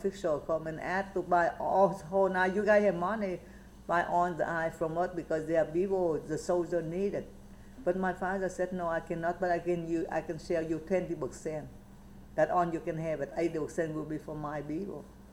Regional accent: Vietnam; English is a second language; sometimes when I come home from Saigon, go to school from Saigon, sometimes if I fly then I don't see it. That sometimes if I take a bus, then I can see on. See, my country very beautiful.

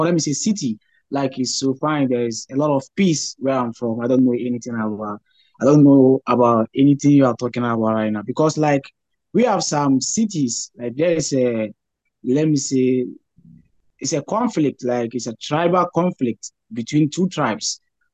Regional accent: Kumasi, Ashanti, Ghana; I'm from the city. I'm from Ghana, and I'm from a city called Kumasi, which is the second largest city in Ghana. Accra is the capital city or capital town of Ghana. So I'm from Kumasi, which is a good city.

